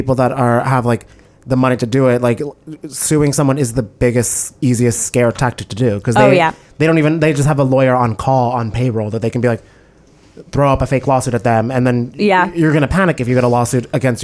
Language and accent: English; New Jersey, United States; My accountant's my cousin because I'm from New Jersey.